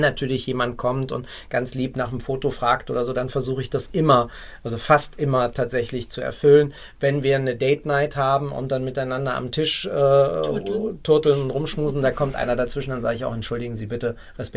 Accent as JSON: {"language": "German", "region": "Berlin", "country": "Germany", "tie": "born there", "said": "Berlin ist halt der Ort, an dem gearbeitet werden muss, und meine Geburtsstadt."}